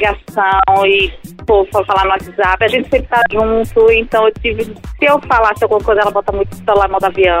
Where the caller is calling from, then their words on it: Aracaju, Sergipe, Brazil; Eu falo aqui de Aracaju, Sergipe.